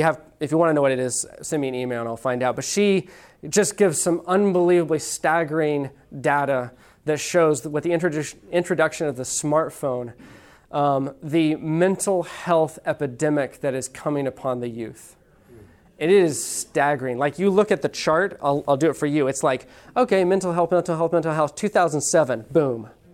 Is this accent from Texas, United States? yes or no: yes; Texas, United States; We need to start putting use guys in there, or y'all, because we're from Texas, okay?